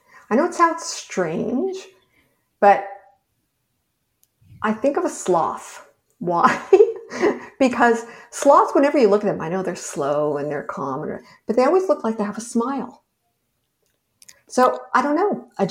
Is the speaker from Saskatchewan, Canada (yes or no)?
no; Montreal, Quebec, Canada; I'm from Montreal.